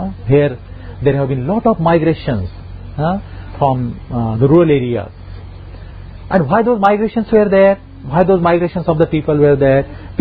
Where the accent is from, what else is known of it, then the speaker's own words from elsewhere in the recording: India; though I am coming from India, though my brothers and sisters are here